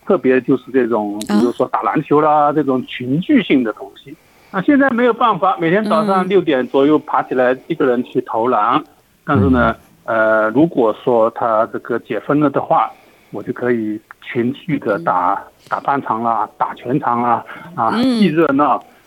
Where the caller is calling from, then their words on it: Sydney, New South Wales, Australia; 我是悉尼的